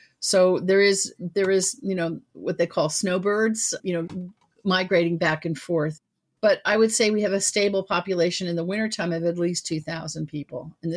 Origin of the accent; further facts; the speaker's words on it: New York, United States; very different than, let's say, where I grew up in the Hamptons, where, how much money do you have and how many houses do you own?